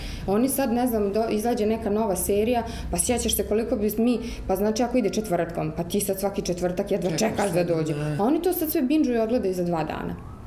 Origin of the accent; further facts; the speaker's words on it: Kupres, Federation of Bosnia and Herzegovina, Bosnia & Herzegovina; bili smo locirani na Kupresu, odakle sam ja porijeklom